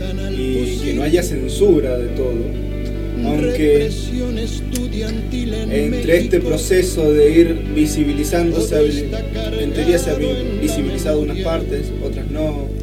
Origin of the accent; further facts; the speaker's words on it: Argentina; como argentinos, creo que es importante entender por qué la memoria